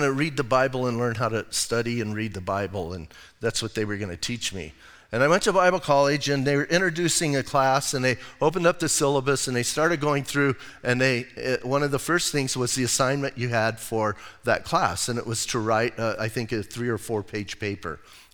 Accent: Bisbee, Arizona, United States; I'm from Bisbee, Arizona.

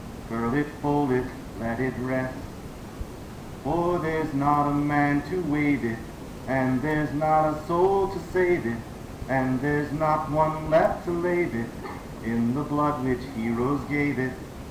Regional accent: the South, United States; I'm a Southerner, and so whenever anyone dies in my family, I have to go South. I get to go South a lot these days.

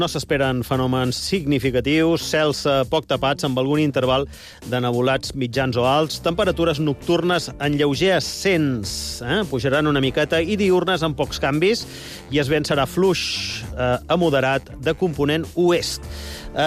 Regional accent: France; accent: French; Catalan is a second language; el meu accent francès

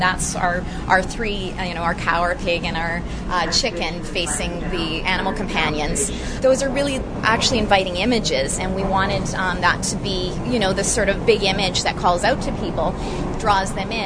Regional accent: Manitoba, Canada; But I'm a prairie girl. I come from Manitoba, grew up in farm country.

